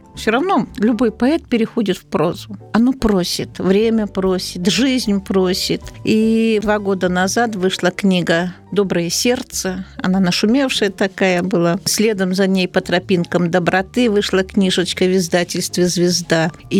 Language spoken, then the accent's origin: Russian; Konotop, Gomel Region, Belarus; я родом из Гомельской области, Наравлянский район, деревня Конотоп.